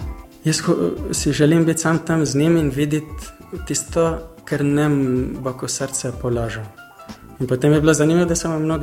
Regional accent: Zagorje, Central Sava, Slovenia; sem rekel, da sem iz Zagorja.

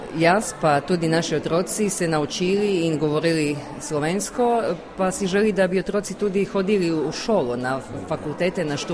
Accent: Rijeka, Primorje-Gorski Kotar County, Croatia; now in Čabar, Croatia; ja sem pa iz Reke in smo se zaljubili in poročili in zdaj sem v Čabru, več 18 let.

